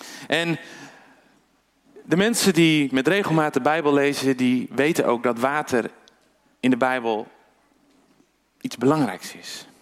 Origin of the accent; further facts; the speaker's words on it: Netherlands; Nou, wij zijn Nederlanders, wij houden van water, of niet?